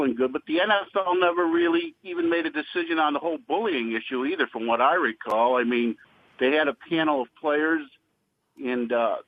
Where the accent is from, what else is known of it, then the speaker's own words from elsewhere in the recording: Lockport, United States; it was either I grew up in Lockport, actually, and I knew the Mullanes and the Murphys really well.